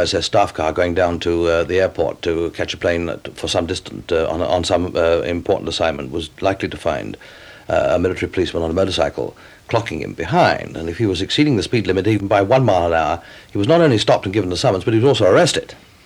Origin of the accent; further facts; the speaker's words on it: England, United Kingdom; I'm an Englishman.